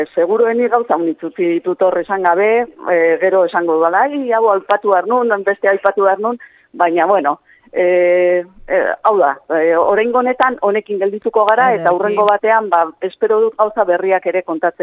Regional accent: Irun, Basque Country, Spain; Ni ez naiz hemengoa, ez naiz berakoa, irundarra naiz. Hau da, pues, hiri pixka bat handiagoko ba, baina gero ikasten ere kanpoan egon naiz, Barcelonan

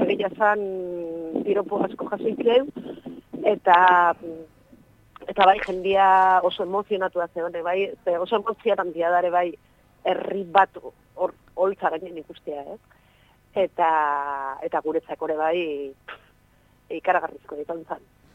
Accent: Basque Country, Spain; nik gipuzkoarra naiz

